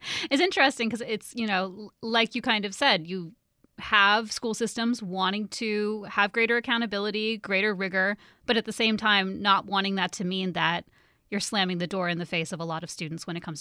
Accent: New York, United States; I grew up in New York State that had the regents

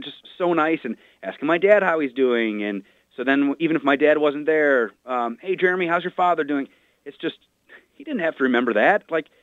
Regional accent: New York, United States; And I grew up in the Capital Region outside of Albany

